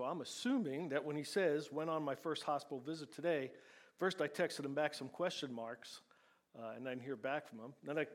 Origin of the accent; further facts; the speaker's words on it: Northeast, United States; because I grew up in the Northeast.